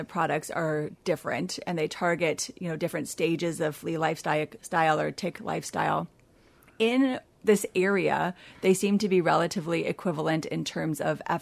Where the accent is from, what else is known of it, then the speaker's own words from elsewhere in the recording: California, United States; So I came and I come from California, where I spent a good portion of my time practicing.